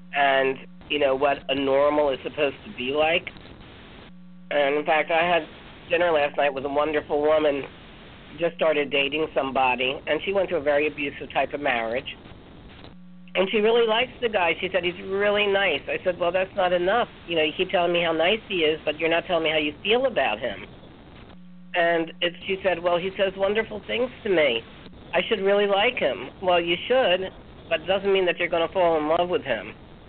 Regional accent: United States; I wouldn't know how to act French because I'm an American.

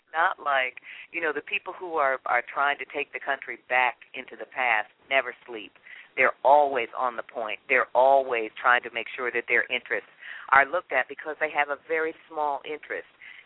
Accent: Detroit, Michigan, United States; growing up in Detroit, my high school was like two blocks away from where Motown started

